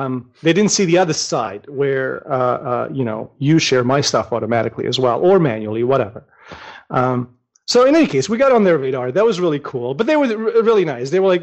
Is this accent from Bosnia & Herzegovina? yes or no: yes; Bosnia & Herzegovina; growing up in Bosnia and eating in Bosnia, it's considered rude to speak while you eat.